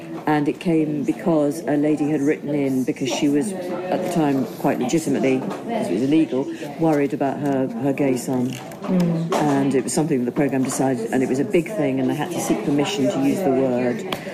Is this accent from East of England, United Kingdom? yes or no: no; Liverpool, North West England, United Kingdom; I come from Liverpool. My mum and dad were clerical workers.